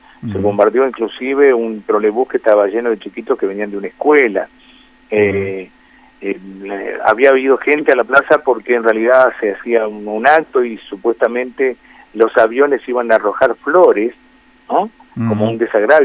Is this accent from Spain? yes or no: no; Argentina